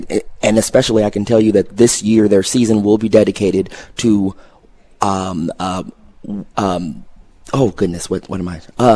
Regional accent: Chicago, Illinois, United States; This is a production specifically about my life growing up in Inglewood, Chicago

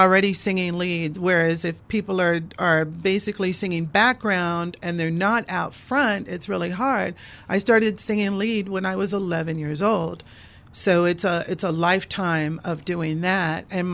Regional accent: Los Angeles, California, United States; Well, I am from Los Angeles, and because my family had been really well known, especially locally, it was really easy.

